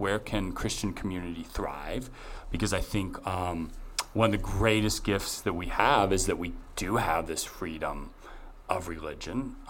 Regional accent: United States; so I'm an American, I was born an American, God decided I was going to be an American.

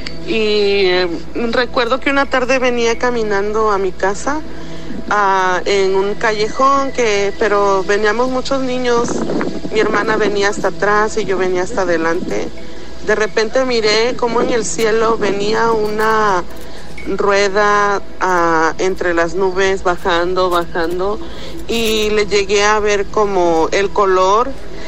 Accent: Fortín de las Flores, Veracruz, Mexico; now in Dallas, United States; Cuando era niña, yo soy de aquí de Dallas, pero me crié en Fortín de las Flores, Veracruz. Y allá estudié desde que era niña, la primaria, la secundaria.

